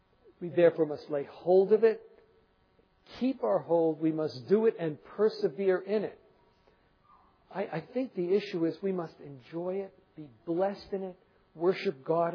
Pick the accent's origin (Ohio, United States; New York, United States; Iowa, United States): New York, United States; New York City; I mean, you know, growing up in New York City, you get an idea of how the absurd levels of this were enacted